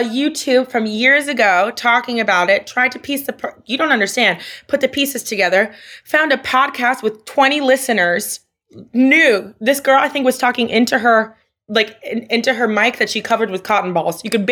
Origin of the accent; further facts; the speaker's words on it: Miami, Florida, United States; So I'm looking. Tell me, when I was growing up in Brickell, you know Brickell, where like Ultra is, like that whole, the American Airlines Arena. It's kind of like our downtown.